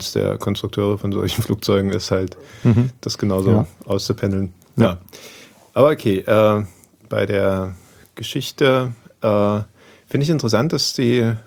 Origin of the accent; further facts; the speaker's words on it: East Germany, Germany; aber ich bin ja im Osten groß geworden